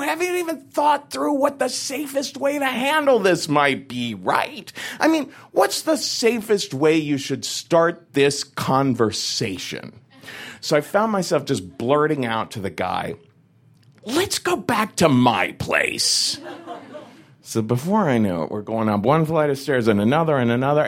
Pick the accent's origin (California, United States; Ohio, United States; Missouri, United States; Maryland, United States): Ohio, United States; Cincinnati; So, you know, I'm from Whitey McWhite, Cincinnati, Ohio.